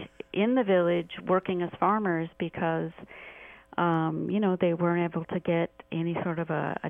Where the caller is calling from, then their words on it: Stanford, California, United States; I'm calling from Stanford University.